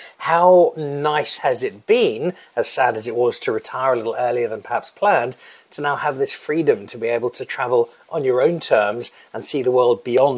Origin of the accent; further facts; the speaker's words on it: Zimbabwe; I grew up in Zimbabwe, so it's a part of the world I know well.